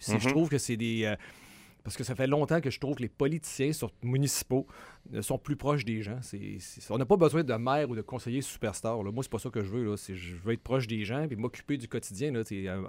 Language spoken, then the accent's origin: French; Giffard, Quebec, Canada; parce que je venais de Giffard.